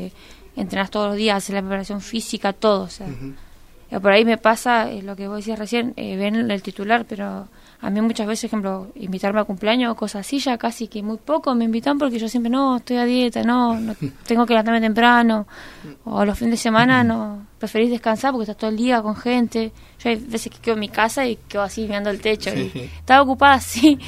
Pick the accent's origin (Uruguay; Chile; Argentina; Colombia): Chile; yo me vine con mis papás de Chile